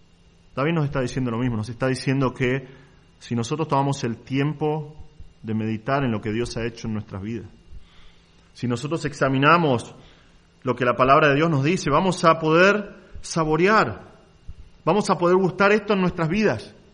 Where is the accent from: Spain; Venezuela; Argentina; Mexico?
Argentina; Nosotros como argentinos lo sabemos, ¿no?